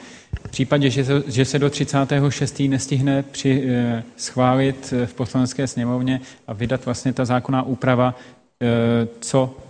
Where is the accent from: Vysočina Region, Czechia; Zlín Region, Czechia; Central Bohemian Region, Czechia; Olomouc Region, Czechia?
Central Bohemian Region, Czechia; Kladno; protože když se řeknu, já jsem z Kladna